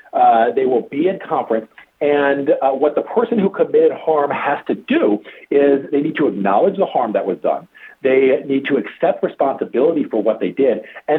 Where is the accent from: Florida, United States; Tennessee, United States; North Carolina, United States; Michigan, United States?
Michigan, United States; You know, I grew up in Washtenaw County, and I know for a fact that as a white guy, white teenager, me and my friends were, you know, we were engaged in some adolescent misbehavior.